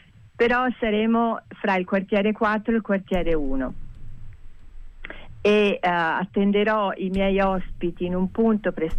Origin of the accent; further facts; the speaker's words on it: Florence, Tuscany, Italy; e io sono fiorentina